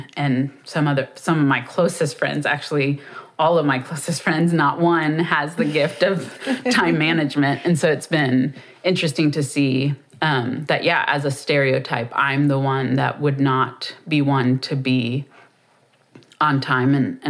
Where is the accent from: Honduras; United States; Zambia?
Honduras; even growing up in Honduras, of like, it is assumed that we will be late.